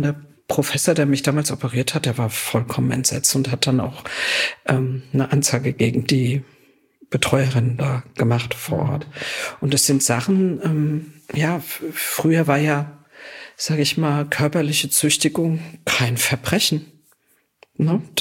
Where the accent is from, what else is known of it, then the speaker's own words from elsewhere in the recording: Frankfurt, Hesse, Germany; ich bin tatsächlich ein Frankfurter Mädel. Also okay, ein richtig Frankfurter echtes Frankfurter Mädel.